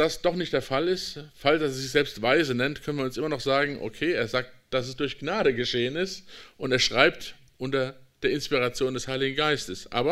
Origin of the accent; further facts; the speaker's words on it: Rhineland, Germany; ich bin Rheinländer